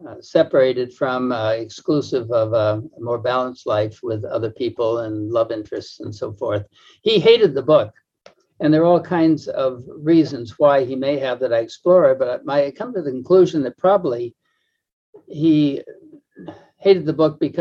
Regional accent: Massachusetts, United States; I came from Massachusetts, and the days end soon, early, and the autumnal darkness in which Hawthorne did his best writing.

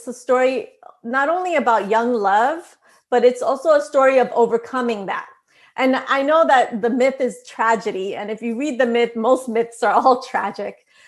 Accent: Bronx, New York, United States; So even though I'm writing about the Bronx and I grew up in the Bronx, it does not matter.

